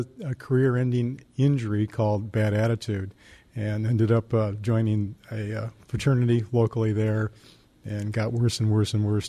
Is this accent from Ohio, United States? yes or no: yes; Ohio, United States; No, I grew up in Ohio. I was football player in high school.